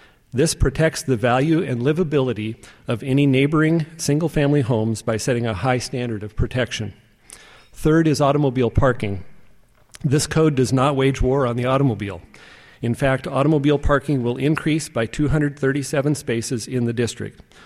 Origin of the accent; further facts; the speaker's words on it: Eugene, Oregon, United States; I grew up in Eugene, as John mentioned. I moved here when I was 7 years old.